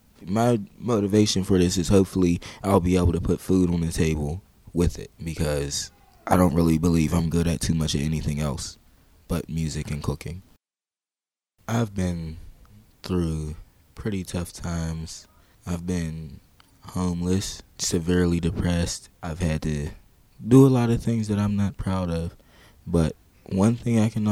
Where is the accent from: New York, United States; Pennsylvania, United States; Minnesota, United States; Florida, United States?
Pennsylvania, United States; Wilkinsburg; I'm 19 years old. I'm from Wilkinsburg.